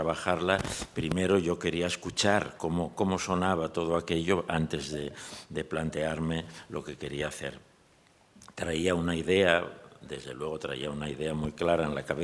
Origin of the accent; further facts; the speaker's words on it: Oviedo, Asturias, Spain; Después la obra se hizo en Oviedo, en mi tierra